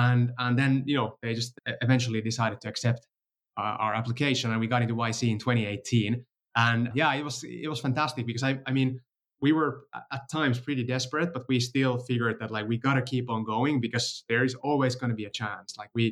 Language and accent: English; Finland; now in United States; So we came from Finland. We had like absolutely no connections in the US, like maybe like a cousin's cousin or something, but that's it.